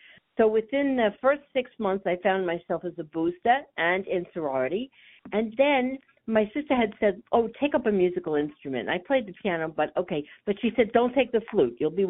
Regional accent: Brooklyn, New York, United States; born there; I was born in Brooklyn, and I was lucky enough to go to PS 206.

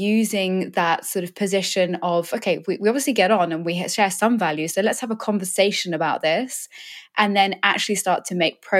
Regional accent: England, United Kingdom; now in London, United Kingdom; I'm from British countryside. I grew up somewhere where there were no people of color at all.

